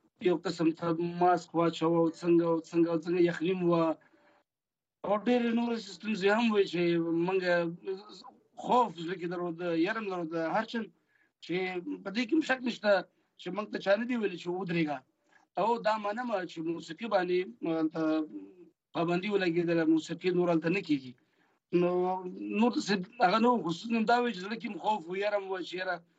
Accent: Afghanistan; زه به په صفت د یو افغان زه به د خپلو سندرو نه بیخي تیر شم خدای د افغانستان نه جوړ کړي زور سره یم زه افغان یم

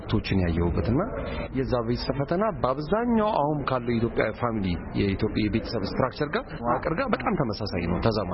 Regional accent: Addis Ababa, Ethiopia; እኔ ከተማ ነው ያደኩት 4 ኪሎ አካባቢ ነው ያደኩት ግን አሁን ወጥቼ አያት አካባቢ ባሰፈር ነው መኖርውና

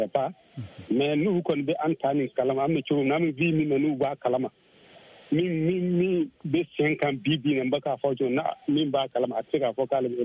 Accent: Mali; on est des Maliens musulmans, on est des Balibans

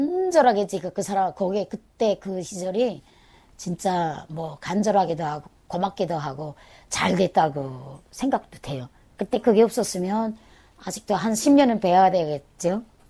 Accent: Pyongyang, North Korea; now in Seoul, South Korea; 그래서 저는 나서 자란 데는 평양시지만 지금은 탈북을 해서 이 서울에서 잘 적응하고 있습니다.

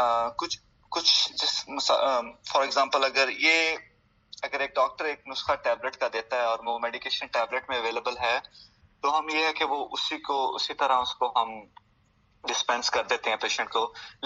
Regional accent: Pakistan; now in United States; میں پاکستان سے آیا ہوں

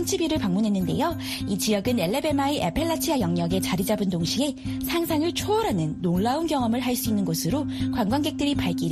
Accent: South Korea; also born or lived in United States; 저는 한국과 미국에서 자랐고 그 전문통역사로 양국의 언어와 문화를 이어온

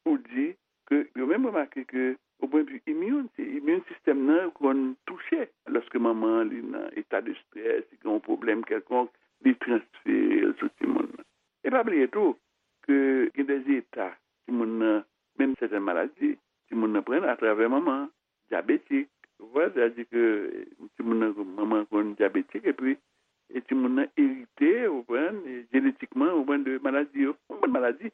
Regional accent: Haiti

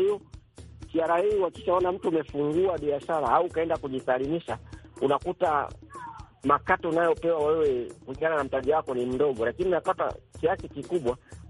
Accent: Geita, Tanzania; Natokea Geita, mkoa wa Mwanza, nchini Tanzania.

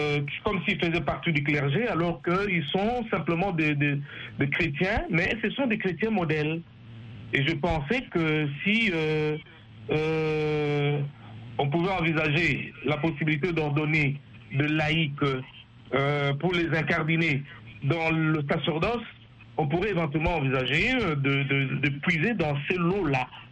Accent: DR Congo; moi je suis de la République démocratique du Congo

